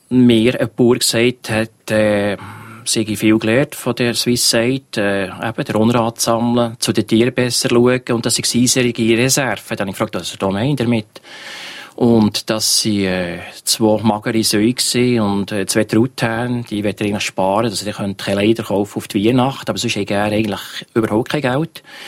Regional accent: Switzerland; für mich als Schweizer

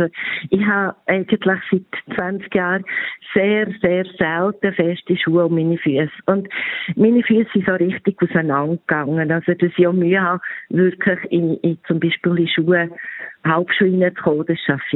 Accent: Switzerland; wie man das als Schweizer so macht

